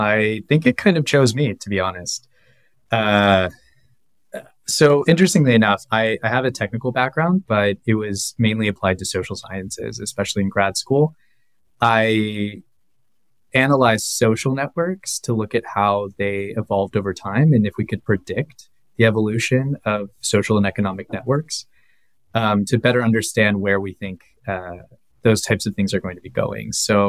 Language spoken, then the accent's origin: English; San Francisco, California, United States; born there; You know, I was born in San Francisco, so I feel some sort of loyalty.